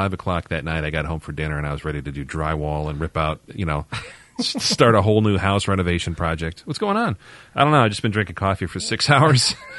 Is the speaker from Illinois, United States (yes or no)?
yes; Illinois, United States; growing up in the Chicago suburbs, all the dealerships were named after somebody's first name.